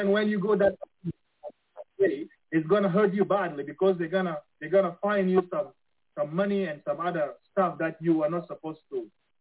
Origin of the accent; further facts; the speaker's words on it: Khartoum, Sudan; moved away as an adult; also born or lived in South Sudan; from the time I moved from South Sudan, I was 10, and then I grew up in Khartoum until I was 23 when I left.